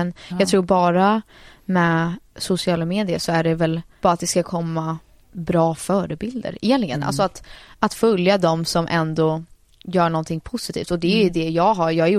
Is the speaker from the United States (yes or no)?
yes; United States; För jag tror när jag växte upp och jättemycket i USA